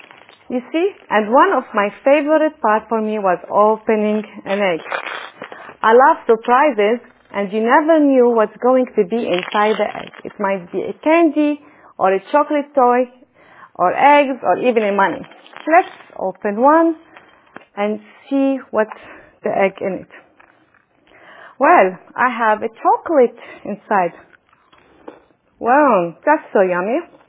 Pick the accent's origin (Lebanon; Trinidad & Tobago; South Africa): Lebanon; You see, I grew up in Lebanon, and when we celebrate Easter, it is on springtime.